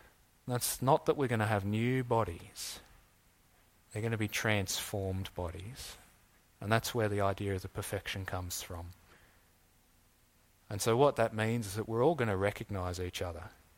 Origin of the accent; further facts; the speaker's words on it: Australia; We are not Australian. I mean, we are Australian, aren't we?